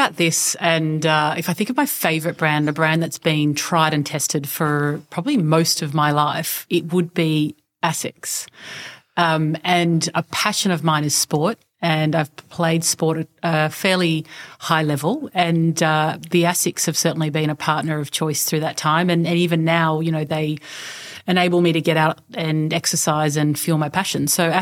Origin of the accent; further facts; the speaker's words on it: Sydney, New South Wales, Australia; also born or lived in Culburra Beach; I was born down the south coast of New South Wales in this tiny little beach town called Culburra Beach, and then we moved to Sydney before I started school.